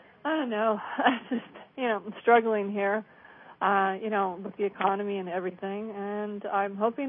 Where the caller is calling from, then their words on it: California, United States; I'm calling from California.